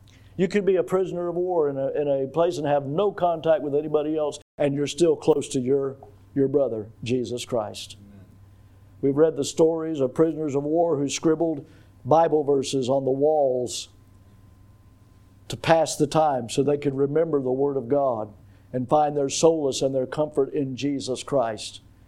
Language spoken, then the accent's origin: English; Florida, United States; I'm from Florida.